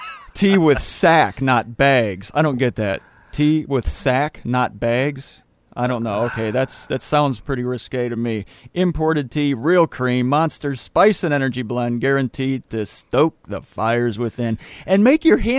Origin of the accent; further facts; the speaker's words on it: Ohio, United States; He's from Chicago. I'm from Ohio.